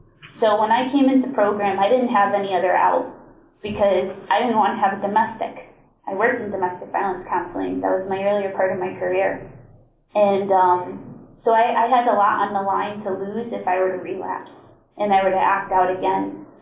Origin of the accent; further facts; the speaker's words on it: Connecticut, United States; Hi everybody … I'm from Connecticut.